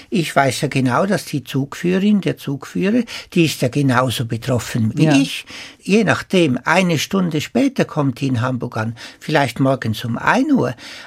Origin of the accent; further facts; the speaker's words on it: Switzerland; Und als Schweizer, wo die Züge so pünktlich sind, bin ich mir das nicht so gewohnt.